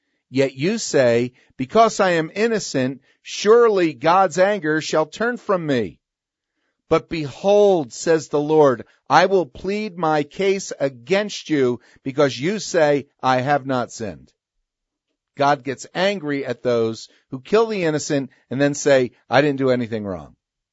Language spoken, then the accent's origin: English; Princeton, New Jersey, United States; Princeton University, where I grew up in New Jersey, Princeton